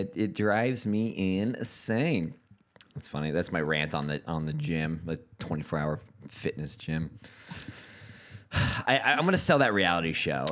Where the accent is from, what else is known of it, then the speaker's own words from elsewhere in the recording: Texas, United States; This is from my home state in Texas.